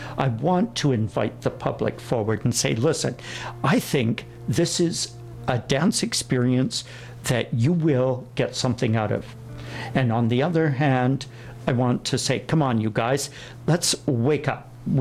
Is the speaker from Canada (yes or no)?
yes; Canada; as a Canadian, or as Canadians, we'd hold dear to ourselves.